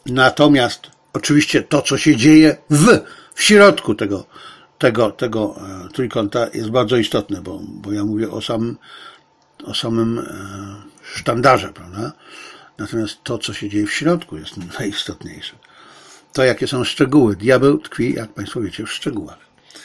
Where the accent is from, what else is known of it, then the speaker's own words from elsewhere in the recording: China; Polish is a second language; No a ja w końcu jestem Chińczykiem, więc nic dziwnego.